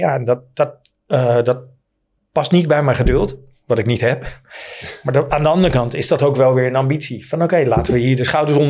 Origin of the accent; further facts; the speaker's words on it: Hilversum, North Holland, Netherlands; born there; Kijk, ik ben geboren in Hilversum.